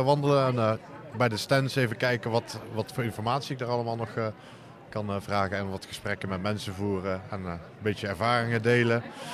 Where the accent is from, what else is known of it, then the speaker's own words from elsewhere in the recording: Uden, North Brabant, Netherlands; Ik kom uit Uden.